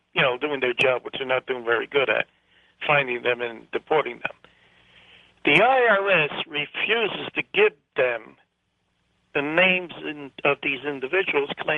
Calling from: New Jersey, United States; I'm calling from New Jersey.

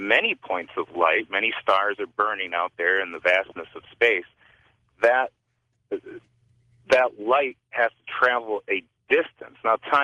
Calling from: Chicago, Illinois, United States; Hi, Chicago, Illinois.

